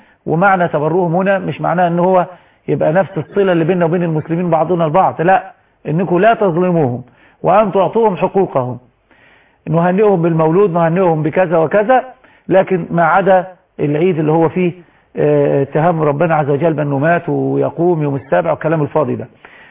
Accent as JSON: {"language": "Arabic", "region": "Sharqia Governorate", "country": "Egypt", "lives_now": "Giza, Egypt", "said": "قلت له من مصر. قال لي منين مصر يعني؟ فانا ما قلتش من الشرقيه طبعا، قلت ايه المكان اللي انا ساكن فيه؟ قلت له من الهرم."}